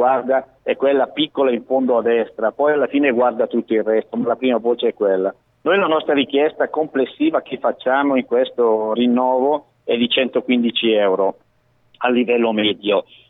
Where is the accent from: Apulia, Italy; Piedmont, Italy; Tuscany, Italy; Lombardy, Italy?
Lombardy, Italy; Bergamo; io sono un bergamasco, ma sono di provincia perché abito in un paese a 600-560 metri di altezza